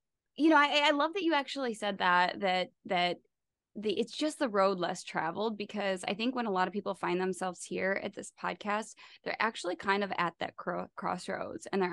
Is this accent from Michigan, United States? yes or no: yes; Michigan, United States; from my home state, Western Michigan University. He went to school, and you guys know I'm always a Michigan girl at heart.